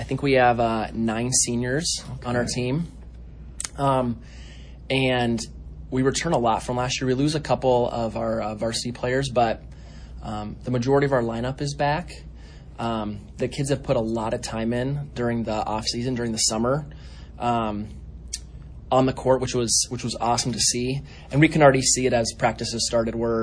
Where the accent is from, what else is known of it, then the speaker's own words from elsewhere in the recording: Pella, Iowa, United States; So I grew up in Pella, and so I played tennis in high school